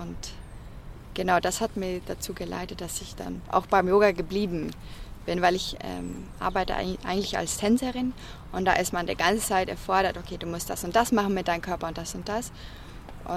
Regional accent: Sweden; German is a second language; ich komme aus Schweden

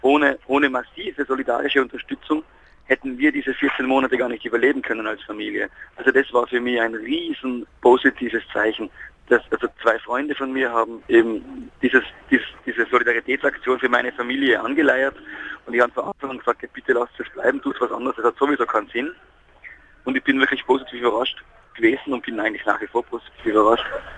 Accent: Tyrol, Austria; Ich bin aus Tirol, mhm, und ich bin 3-mal die Woche von Tirol nach Wiener Neustadt gefahren

